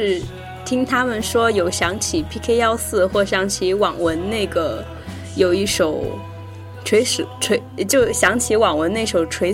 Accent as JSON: {"language": "Chinese", "region": "southern China", "country": "China", "said": "因为我是南方人嘛，就是习惯了南方春天就是一年四季都有绿色之后，你到北方来生活其实是比较难接受北方的冬天"}